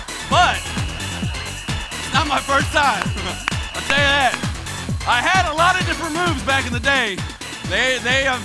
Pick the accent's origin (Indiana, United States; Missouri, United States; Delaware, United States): Missouri, United States; I'm from Southeast Missouri now.